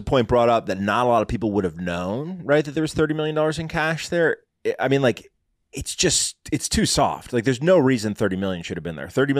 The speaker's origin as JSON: {"language": "English", "region": "Virginia", "country": "United States", "tie": "born or raised there", "said": "Like, we grew up in Northern Virginia. There's lots of unmarked buildings there, right?"}